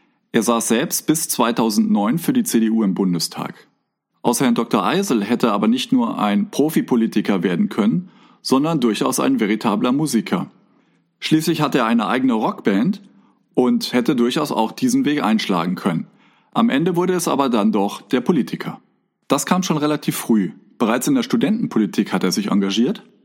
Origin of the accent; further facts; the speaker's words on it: Rhineland, Germany; was natürlich gerade mir als Rheinländer das Herz aufgehen lässt